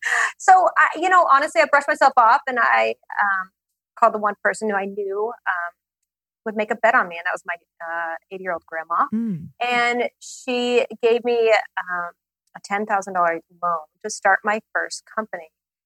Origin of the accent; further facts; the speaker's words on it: Portland, Oregon, United States; So I grew up in Portland, Oregon, and it's amazing up there.